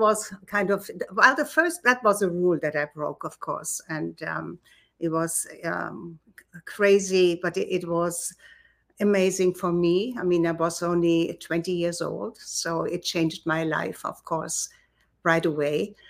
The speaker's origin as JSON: {"language": "English", "country": "Germany", "said": "And I come from Germany, very old aristocratic family."}